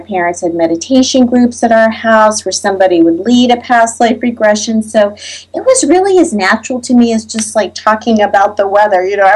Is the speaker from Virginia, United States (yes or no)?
yes; Virginia Beach, Virginia, United States; I grew up in Virginia Beach, around the corner from the ARA, the Edgar Cayce Institute.